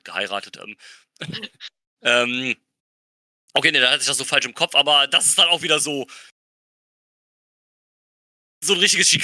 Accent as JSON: {"language": "German", "region": "California", "country": "United States", "lives_now": "Germany", "said": "ich bin aus Kalifornien."}